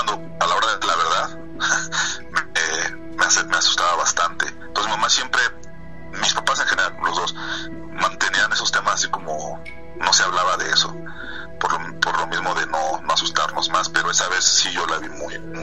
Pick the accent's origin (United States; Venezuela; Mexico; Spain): Mexico; Mexico City; nosotros somos somos originarios de la Ciudad de México, y toda mi familia todavía vive allá.